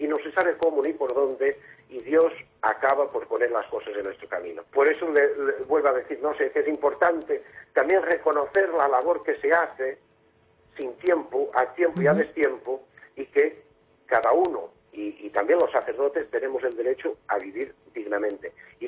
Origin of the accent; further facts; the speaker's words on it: Portugal; Yo, que soy portugués